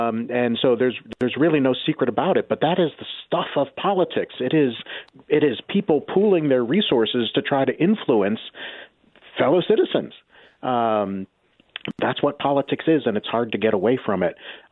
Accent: Missouri, United States; like, say, my home state of Missouri, where it's a bit more laissez-faire about campaign finance.

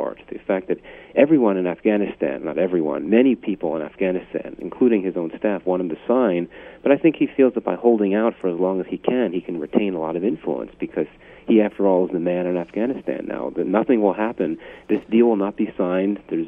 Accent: United States; as an individual, as an American, I think it's time to leave

